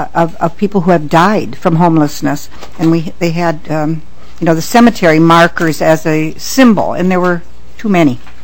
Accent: Faribault, Minnesota, United States; but they're also outside sleeping in my hometown of Faribault, Minnesota, down in Rice County

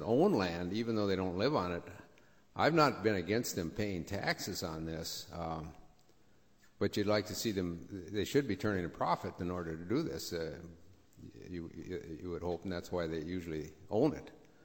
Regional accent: United States; I'm from Moore County, Sargent Township, and have been there all my life.

